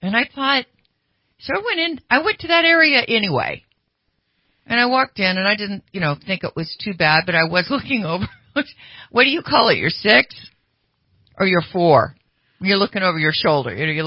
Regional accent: Sacramento, California, United States; Growing up in the Sacramento area, like basically 6th through college, some college. Then I left home at 19.

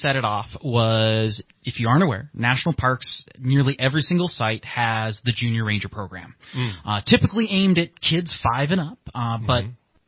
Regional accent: Washington, United States; I grew up outside of Seattle, and okay. So that was a really awesome place to grow up because my parents were very outdoorsy, as you would say.

